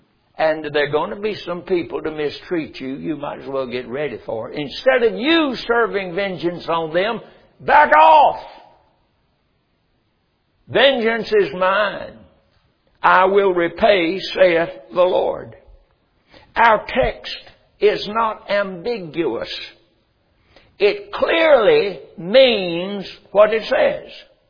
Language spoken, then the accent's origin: English; United States; and I am an American, and I was born in this country. And I love my country.